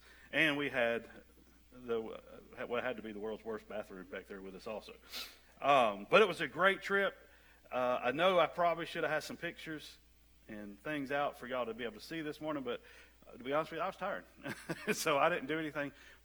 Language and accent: English; Alabama, United States; Now, I grew up in the Deep South. I was the buckle belt of Alabama. I grew up in a town where you could throw a rock in any direction and hit a church.